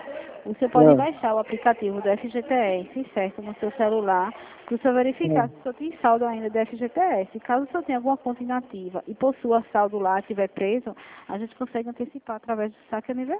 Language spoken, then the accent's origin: Portuguese; Recife, Pernambuco, Brazil; Eu sou daqui do Recife.